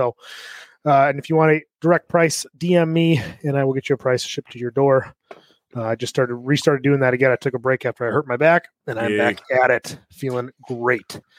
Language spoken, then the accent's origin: English; Midwest, United States; We are from the Midwest, so we don't know exactly what you're talking about.